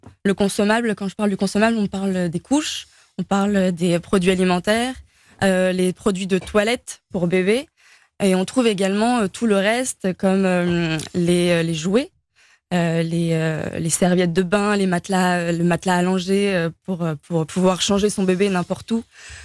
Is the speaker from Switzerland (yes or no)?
no; France; Moi, je suis la fondatrice, je suis française.